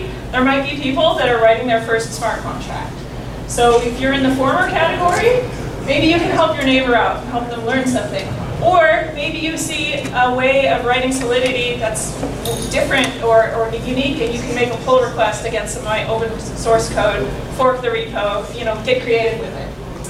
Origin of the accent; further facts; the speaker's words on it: Montana, United States; now in Tokyo, Japan; I am from Montana in the United States.